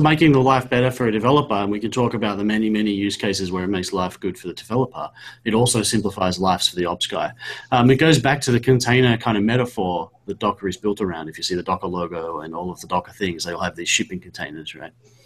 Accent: Australia; now in United States; When I moved to America, I came here from Australia, and I had a shipping container.

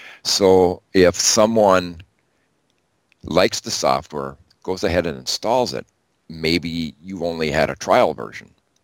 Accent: Wisconsin, United States; But I'm from Wisconsin, so I know what you're talking about.

